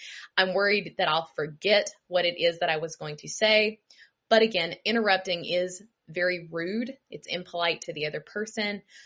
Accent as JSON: {"language": "English", "country": "United States", "said": "I am from the United States."}